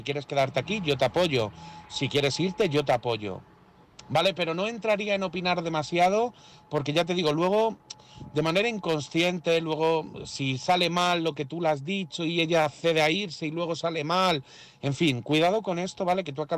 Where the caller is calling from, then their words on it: Madrid, Community of Madrid, Spain; de Madrid